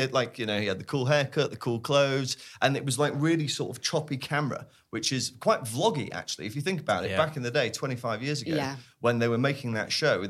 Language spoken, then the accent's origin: English; Sheffield, Yorkshire and the Humber, United Kingdom; We grew up in Sheffield